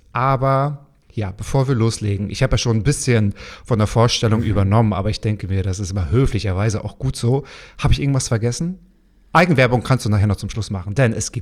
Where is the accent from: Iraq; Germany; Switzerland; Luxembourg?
Luxembourg; ich komme aus Luxemburg.